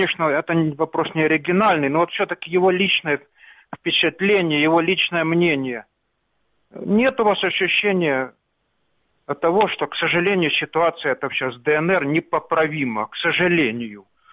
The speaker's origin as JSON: {"language": "Russian", "town": "Sloviansk", "region": "Donetsk Oblast", "country": "Ukraine", "said": "Я из Славянска"}